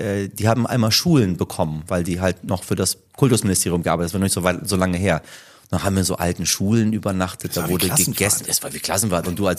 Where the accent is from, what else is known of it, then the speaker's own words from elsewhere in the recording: Iran; kann ich mich tatsächlich an ein ganz normales Leben als Kind im Iran erinnern.